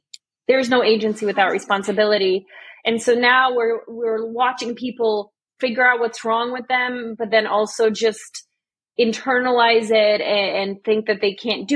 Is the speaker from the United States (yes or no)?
no; Canada; most people didn't even know I was Serbian. Everyone assumed I was American, and actually I'm Serbian Canadian. I'm not even American